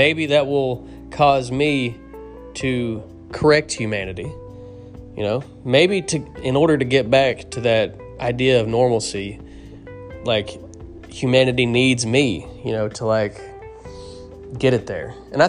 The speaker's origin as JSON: {"language": "English", "country": "United States", "said": "I'm an American, damn it."}